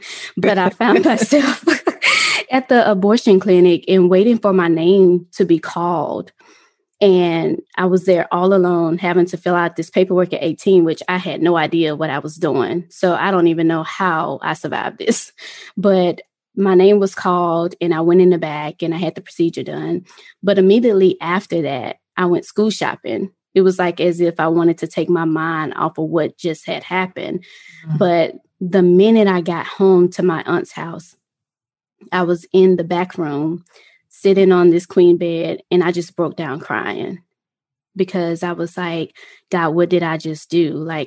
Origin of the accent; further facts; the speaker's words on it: Mississippi, United States; I'm originally from Mississippi.